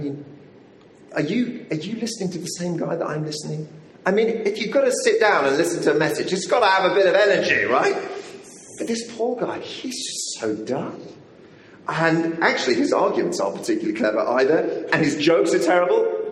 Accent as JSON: {"language": "English", "country": "United Kingdom", "said": "Now, we're British. We know better than that, okay?"}